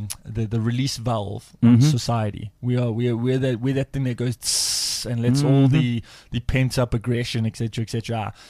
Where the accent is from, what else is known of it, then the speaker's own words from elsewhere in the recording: Amanzimtoti, KwaZulu-Natal, South Africa; If you're from Toti, you're like, I'm from Toti.